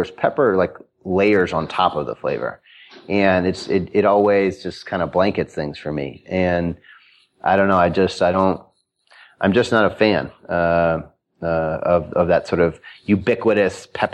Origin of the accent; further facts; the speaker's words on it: Chicago, Illinois, United States; So we're both from Hyde Park. And Hyde Park is on the south side of Chicago, where the University of Chicago is.